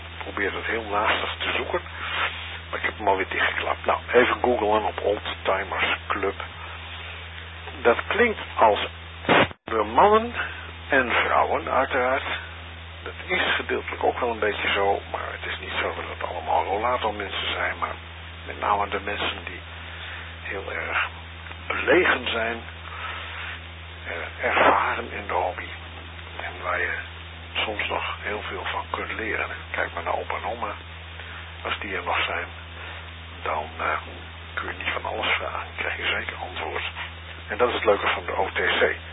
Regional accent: Assen, Drenthe, Netherlands; born there; hebben we ook een repeater in Assen. Dat is mijn geboortedorp, zeg maar.

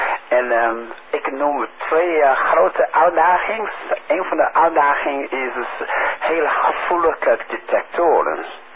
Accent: China; Dutch is a second language; now in Netherlands; ik kom van China. Mijn leven gaat over tussen Nederlands en de Engels.

